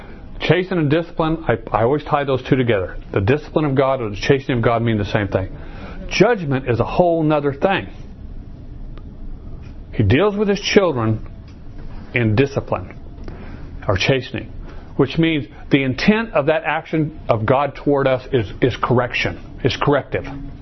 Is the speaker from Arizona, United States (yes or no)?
yes; Chandler, Arizona, United States; And there were the times as a kid growing up in Chandler, I always, you know, when dad's not there, there's a sense that something's going on outside that's happening.